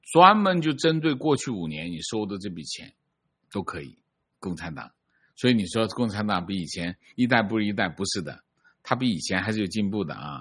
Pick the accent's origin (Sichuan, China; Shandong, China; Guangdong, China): Guangdong, China; Shenzhen; moved away as an adult; now in United Kingdom; 我从深圳来英国5年多，第一次收到这种催缴通知